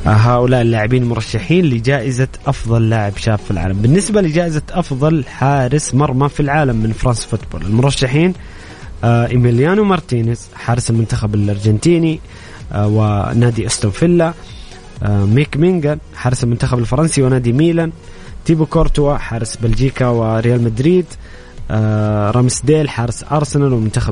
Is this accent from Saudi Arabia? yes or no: yes; Saudi Arabia; من أجمل لحظاتنا كسعوديين تسجيل الهدف الثاني